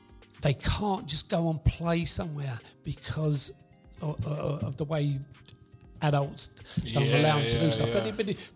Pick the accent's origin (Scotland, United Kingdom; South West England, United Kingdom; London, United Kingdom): London, United Kingdom; Bellingham; growing up on Bellingham, we stayed in the south of Bellingham. We stayed around where we lived